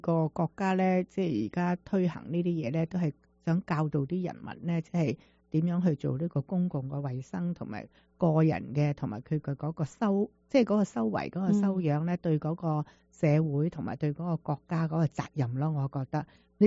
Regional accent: China; 即系我哋中国人咧，就系、有一个思想系咁样噶嘛

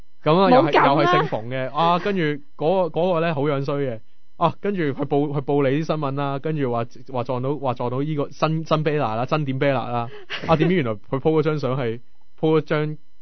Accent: Hong Kong; 咁我开头我都唔知道有咩关系，因为虽然我是香港人啦

